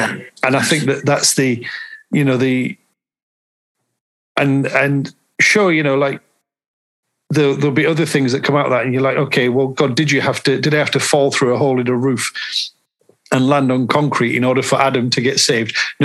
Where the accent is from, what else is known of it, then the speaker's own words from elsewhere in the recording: Dewsbury, Yorkshire and the Humber, United Kingdom; Not yet. No. It would say Dewsbury, I think, probably.